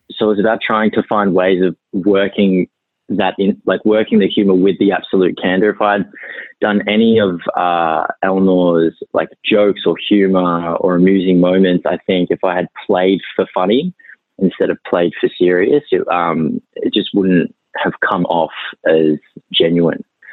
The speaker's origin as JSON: {"language": "English", "country": "Australia", "accent": "Australian", "said": "so it was actually Jonathan Frakes who suggested I keep my accent. And I'll actually be forever grateful for him because now we've got an Aussie, like a beautiful Aussie accent in the world of Star Trek."}